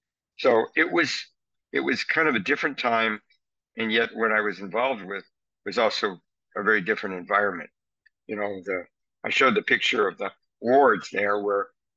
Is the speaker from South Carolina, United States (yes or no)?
no; Detroit, Michigan, United States; born there; I was born in Detroit. I went to the famous Mumford High School